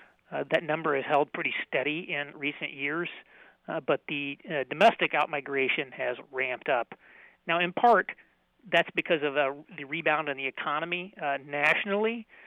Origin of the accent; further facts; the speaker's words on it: Indiana, United States; I grew up in Indiana. Most of Indiana is not that dissimilar from downstate Illinois.